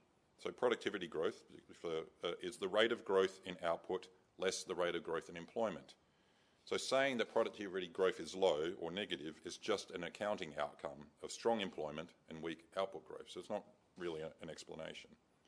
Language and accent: English; Adelaide, South Australia, Australia; thank you very much to AmCham for giving me the opportunity to speak in my hometown of Adelaide.